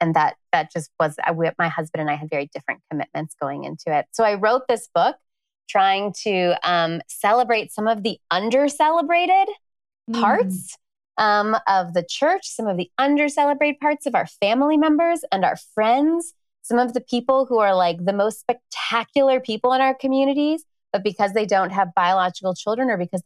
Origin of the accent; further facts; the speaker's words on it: Midwest, United States; So I grew up in the American Midwest on white bread and Jesus. I was Catholic. I was kind of steeped in a lot of the messages that a young Catholic girl gets.